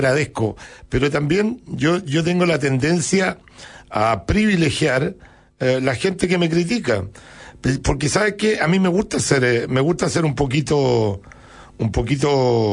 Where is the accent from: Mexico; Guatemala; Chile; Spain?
Chile; yo creo que lo menos que podemos hacer como chilenos es agradecer una trayectoria como la tuya.